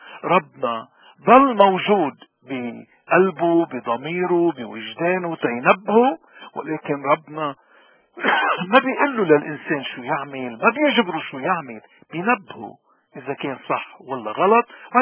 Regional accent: Lebanon; ولكن عم نختار اللي بيتناسب مع وضعنا كلبنانيين بالاضطراب وبلبنان

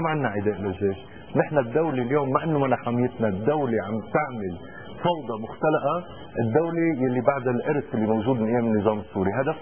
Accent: Tripoli, North Governorate, Lebanon; مثل اللي عم نشوفه نحن عندنا بطرابلس

